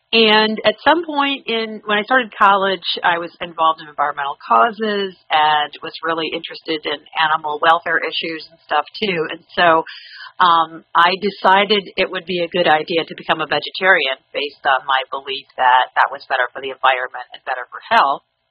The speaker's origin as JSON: {"language": "English", "region": "Michigan", "country": "United States", "tie": "born or raised there", "said": "Well, I'm from Michigan. I grew up there and grew up in a sort of typical suburban household."}